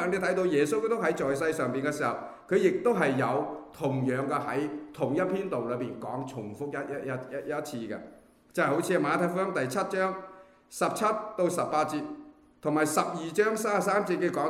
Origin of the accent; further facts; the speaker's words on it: Guangdong, China; 尤其是人，我哋廣東人嘅話啦